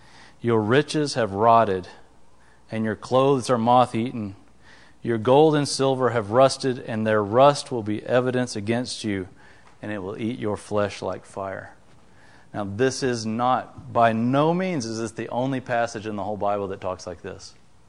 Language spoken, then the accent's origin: English; United States; We realize, I mean, just being an American, we're rich compared to the whole world.